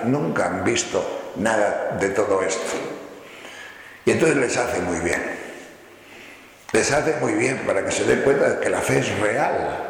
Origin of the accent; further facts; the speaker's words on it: León, Castile and León, Spain; Digo, es que yo soy de León.